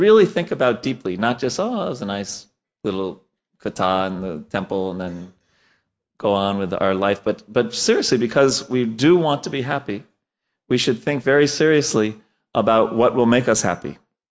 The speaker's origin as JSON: {"language": "English", "region": "New York", "country": "United States", "tie": "born or raised there", "lives_now": "Dallas, United States", "said": "I was 12 years old, and a young 12-year-old's dream came true, right? That I grew up in New York"}